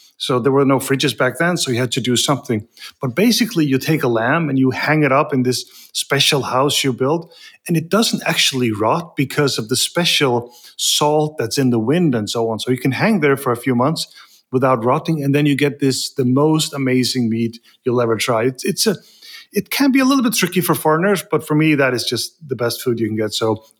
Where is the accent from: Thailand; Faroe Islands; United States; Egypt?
Faroe Islands; Yeah, I probably grew up in a pretty unlikely place. I come from a place called the Faroe Islands.